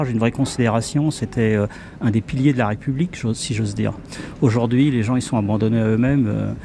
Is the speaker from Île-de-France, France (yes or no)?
yes; Paris, Île-de-France, France; je suis parisien, mais je vis en province maintenant.